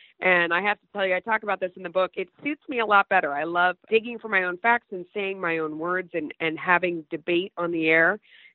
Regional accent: Hollywood, California, United States; Well, I was. A long time ago. I grew up in Hollywood. I did my first commercial when I was 6 months old.

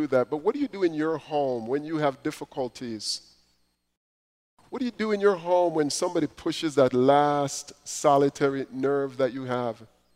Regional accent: Jamaica; Growing up in Jamaica as a young Christian, I learned a song that went something like this.

